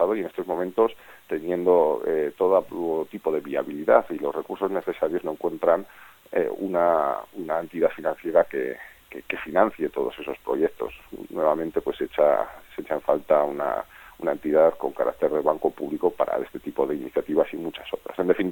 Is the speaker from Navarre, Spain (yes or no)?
yes; Tafalla, Navarre, Spain; en una gran parte de Navarra, también en mi pueblo, en Tafalla